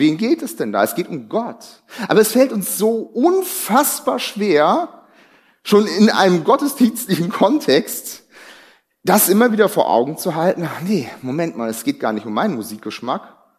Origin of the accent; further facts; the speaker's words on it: North Rhine-Westphalia, Germany; ich komme aus dem Ruhrgebiet.